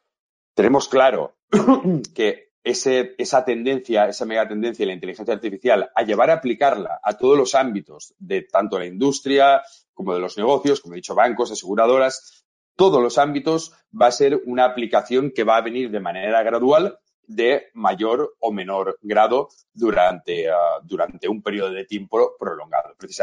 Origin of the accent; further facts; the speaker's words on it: Spain; los inversores que somos de España